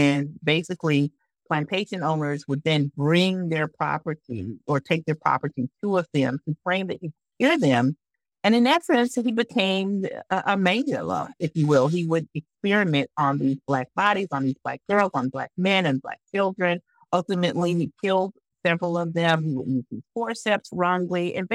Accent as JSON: {"language": "English", "town": "Montgomery", "region": "Alabama", "country": "United States", "tie": "born or raised there", "said": "this whole story that took place in my hometown, Montgomery, Alabama"}